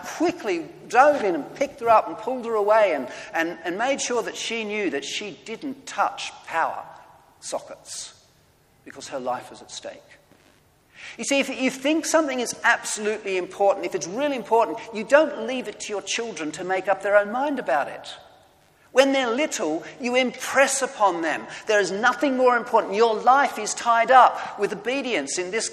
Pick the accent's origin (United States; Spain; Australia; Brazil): Australia; Sorry, I'm an Australian, so I've just said that.